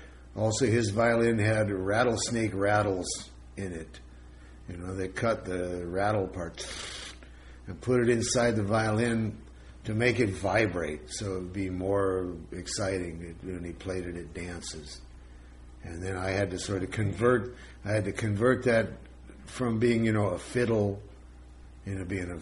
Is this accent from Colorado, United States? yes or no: yes; Pueblo, Colorado, United States; I grew up in Colorado. I grew up in Pueblo, Colorado in the United States.